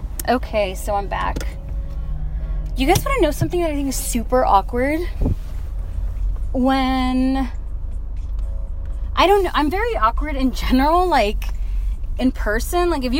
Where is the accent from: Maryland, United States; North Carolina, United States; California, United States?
California, United States; Los Angeles; I was like, no, I'm from Los Angeles.